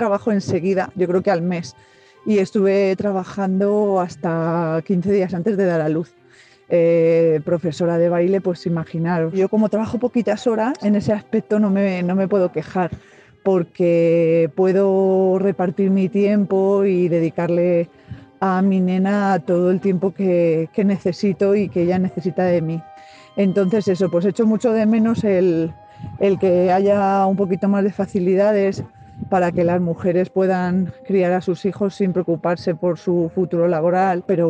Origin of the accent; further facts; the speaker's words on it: Almansa, Castilla-La Mancha, Spain; soy de Almansa, Albacete.